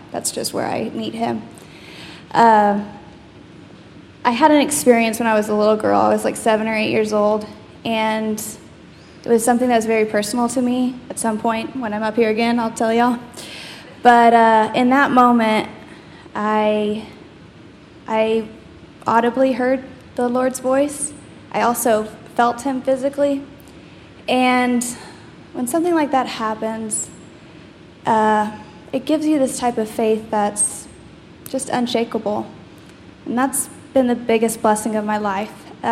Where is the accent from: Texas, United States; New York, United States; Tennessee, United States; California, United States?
Texas, United States; Wimberley; I was raised in Wimberley, Texas, which is in the Texas Hill Country. It's where heaven and the hills hold hands.